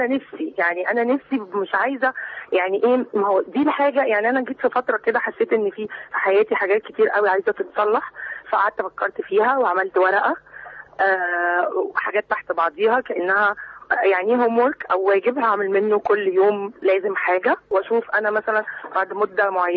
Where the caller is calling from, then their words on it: Cairo, Cairo Governorate, Egypt; من القاهره